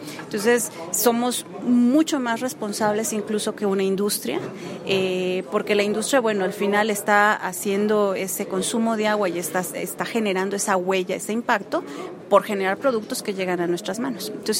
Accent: Mexico; yo soy mexicana

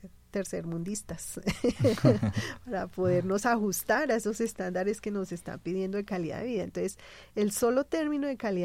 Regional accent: Colombia; ¿qué queremos como colombianos?

